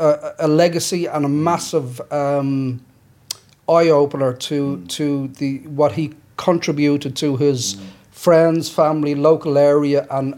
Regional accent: Ireland; Now, I'm an Irish man, I'm very proud of it.

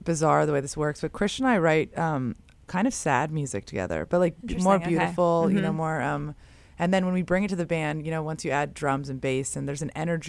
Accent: San Francisco, California, United States; I grew up in San Francisco, so I do a lot of thrifting.

